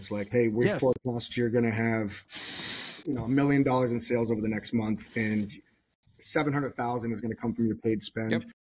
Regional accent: Portland, Maine, United States; I'm going to always go to my hometown, Portland, Maine.

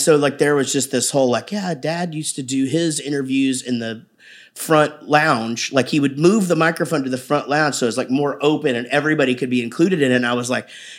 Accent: Wichita Falls, Texas, United States; No, country is just something that's been in my soul forever because it's what I grew up listening to in Wichita Falls.

